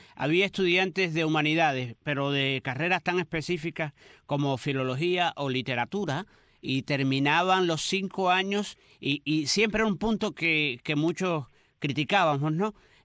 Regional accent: Cuba; somos los cubanos que tenemos familias, estudiantes, que tenemos sobrinos, nietos, hijos

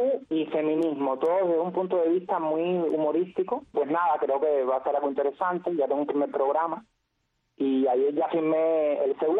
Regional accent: Cuba; yo, como gay cubano

